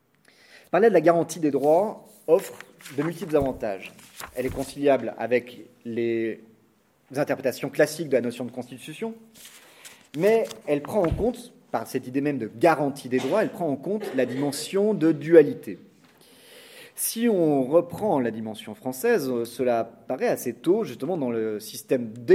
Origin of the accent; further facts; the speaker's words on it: France; en tant que Français, on est attaché à une forme très rigide